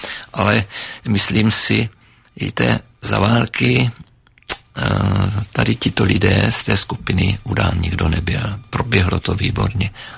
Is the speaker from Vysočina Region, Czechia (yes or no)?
yes; Litohoř, Vysočina Region, Czechia; já pocházím z Litohoře, to znamená, je to kousek od Moravských Budějovic